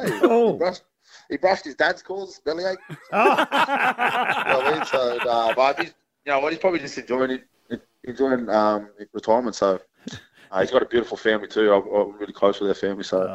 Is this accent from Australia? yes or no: yes; Melbourne, Victoria, Australia; Obviously, I was from Melbourne. Only I think 2 players down at the team now from Melbourne.